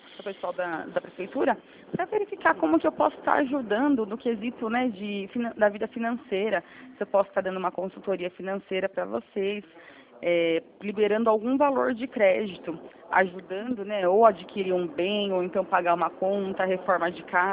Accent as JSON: {"language": "Portuguese", "region": "São Paulo", "country": "Brazil", "said": "eu sou do interior de São Paulo."}